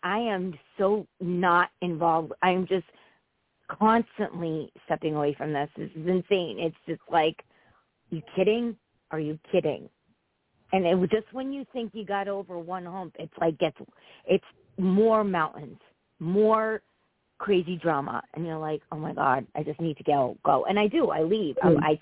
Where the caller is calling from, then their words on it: Connecticut, United States; Connecticut.